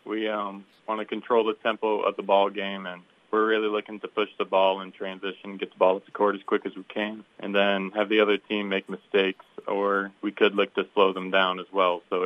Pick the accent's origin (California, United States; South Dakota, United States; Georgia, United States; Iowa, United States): Iowa, United States; Underwood; I grew up at in Underwood and graduated high school from there